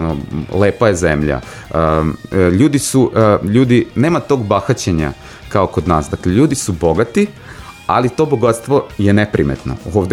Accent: Zrenjanin, Vojvodina, Serbia; ja sam iz Zrenjanina.

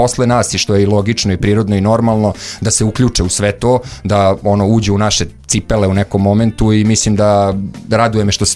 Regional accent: Vojvodina, Serbia; odrastao sam u Bloku, ali trenutno eto sticajem okolnosti porodičnih, živim već nekoliko godina na Limanu i oko sebe ono smatram Blokovcem i verovatno će tako biti zauvek.

